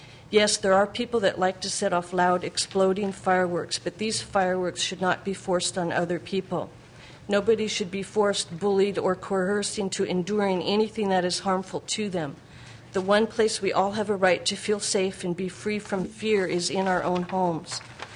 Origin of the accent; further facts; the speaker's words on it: Juneau, Alaska, United States; I grew up in Juneau.